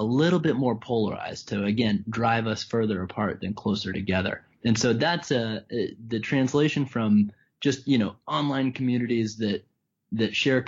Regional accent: Colorado, United States; I'm from Colorado, so I think about camping.

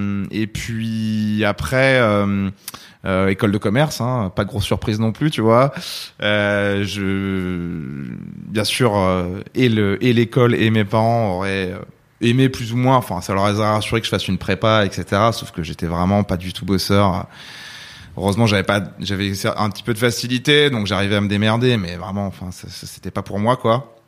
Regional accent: France; moved away as an adult; à 19 ans, je suis parti de la maison pour aller à Rouen. Et puis, à 20 ans, je suis parti de France pour aller en Californie pendant un an.

